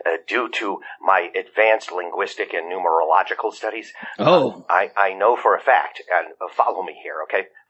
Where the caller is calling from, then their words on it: Atlanta, Idaho, United States; from Atlanta, Idaho.